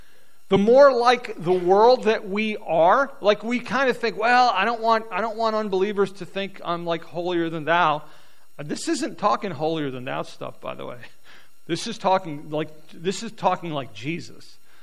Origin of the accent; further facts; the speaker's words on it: England, United Kingdom; I'm English, by the way, so I'm not trying to offend anybody.